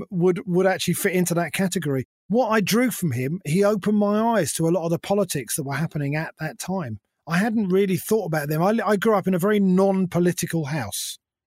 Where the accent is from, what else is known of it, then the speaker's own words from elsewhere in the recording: London, United Kingdom; I've always been a London boy. I grew up in London